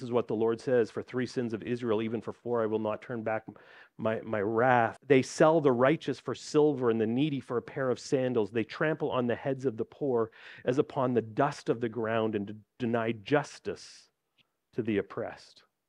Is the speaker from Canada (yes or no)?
yes; Canada; I'm Canadian, I'm North American.